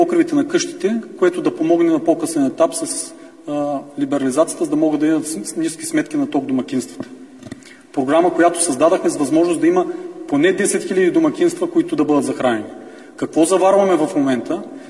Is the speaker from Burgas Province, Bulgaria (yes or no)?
yes; Burgas, Burgas Province, Bulgaria; защото съм бургазлия.